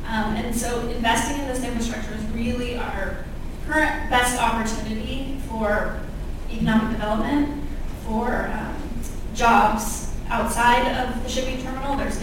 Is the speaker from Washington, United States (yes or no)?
yes; Washington, United States; I was born and raised in Whatcom County, and so I'm very familiar with the area.